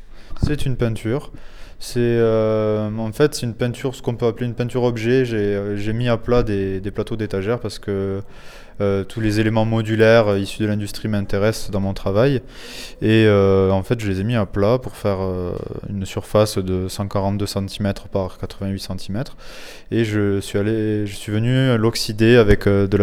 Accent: Saverdun, Occitanie, France; de Saverdun, oui, en Ariège, en porte de l'Ariège.

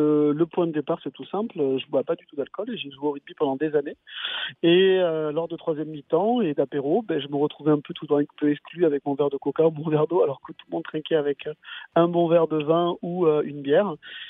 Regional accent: France; on est des Français et les Français, on a du plaisir à boire des choses

